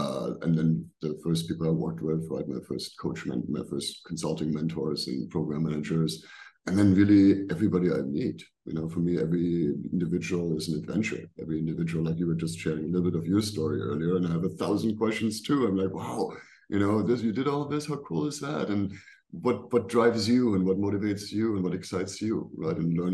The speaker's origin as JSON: {"language": "English", "country": "Germany", "tie": "born or raised there", "also_born_or_lived": "United States / India", "second_language": "English", "moved": "yes", "said": "I grew up in Germany, but then I lived in America and I lived in 20, 30 different countries in the world. I lived in India for a while."}